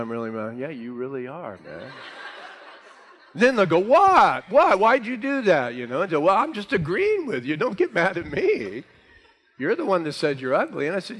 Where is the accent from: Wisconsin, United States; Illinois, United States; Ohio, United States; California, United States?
California, United States; San Bernardino; I grew up in San Bernardino my whole life, which at this time, there's some real bad areas in that town. And I grew up in an area of San Bernardino that's really poverty-stricken and really bad.